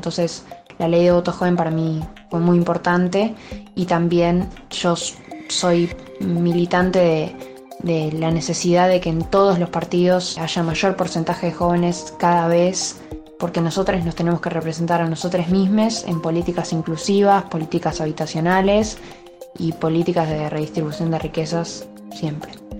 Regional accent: Buenos Aires, Argentina; tengo 16 años y soy del barrio de Caballito

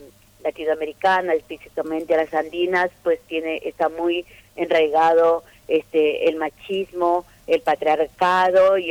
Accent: Peru; now in Argentina; mi país está sangrando.

